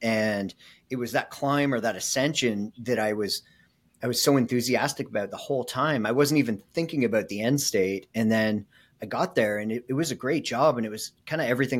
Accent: Kingston, Ontario, Canada; in 2012, I moved back to my hometown here in Kingston, Ontario

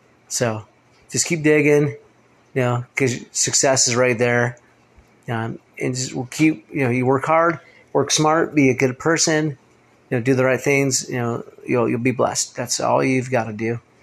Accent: Utah, United States; also born or lived in Oregon; Just kidding, I'm from Utah and from Oregon, guys.

